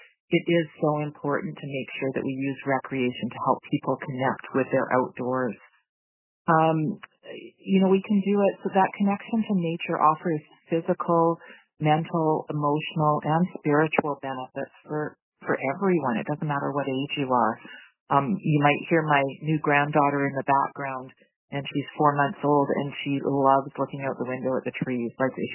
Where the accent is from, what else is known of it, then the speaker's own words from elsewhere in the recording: Vancouver, British Columbia, Canada; also born or lived in Yukon; I grew up in Vancouver, and the water, the ocean, was always a really big part of growing up. And even having lived in the Yukon for 35 years, I still miss the ocean.